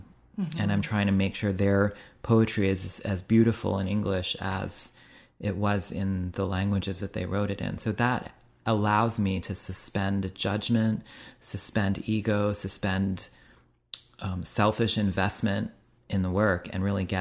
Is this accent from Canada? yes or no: yes; Canada; also born or lived in England / India; And then when Pierre Trudeau opened the borders to Canada for South Asian immigrants, my parents and many others immigrated to Canada.